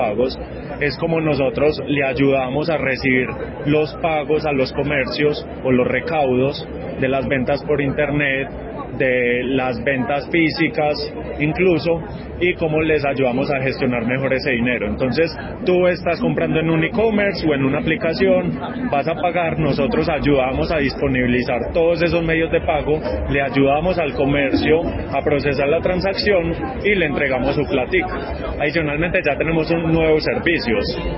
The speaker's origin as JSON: {"language": "Spanish", "town": "Medellín", "region": "Antioquia", "country": "Colombia", "said": "No soy de Nariño, ojalá, pero soy también de una tierra muy bonita, de Medellín."}